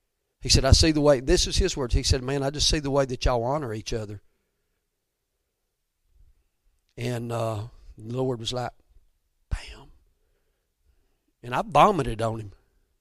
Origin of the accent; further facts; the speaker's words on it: Georgia, United States; I'm like, dude, I'm from Georgia. I can't even see 860 yards.